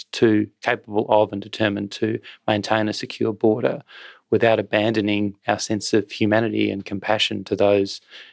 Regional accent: Australia; In visiting the country as an Australian minister, I'm obviously not making any judgment on domestic politics in the UK.

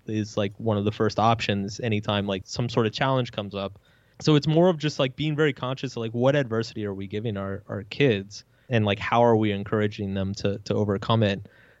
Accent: Texas, United States; looking back when I was a kid and an adolescent, I grew up in Texas, which is like, as you can imagine, is not the most like progressive place in the world.

